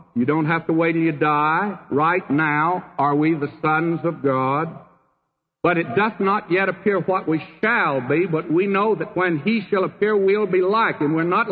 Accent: Texas, United States; born there; in the little town I was born in Texas, I don't think they kept any kind of record.

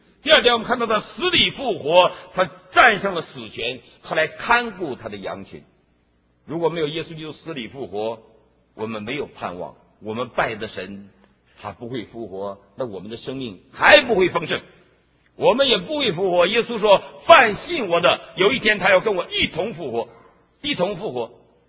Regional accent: Northeast China, China; 我太太上海人，我是东北人。

